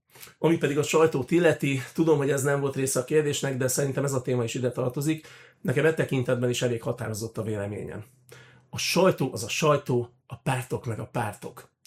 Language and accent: Hungarian; Budapest, Hungary; also born or lived in Zala County; now in Cserszegtomaj, Hungary; Pesten születtem, ott voltam gyerek, a szüleim 2 éves koromban elváltak, általános iskolás voltam, amikor elköltöztünk Zala megyébe, azon belül több helyen is laktunk, majd végül itt Cserszegtomajon kötöttünk ki.